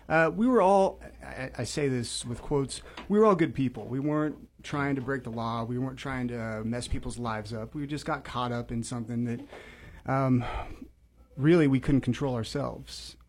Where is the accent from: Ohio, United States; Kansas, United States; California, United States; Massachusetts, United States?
Kansas, United States; Emporia; So grew up around here, grew up in Emporia, a lovely, easy place to live. And Aaron, you and I, we graduated right about the same era from Emporia High.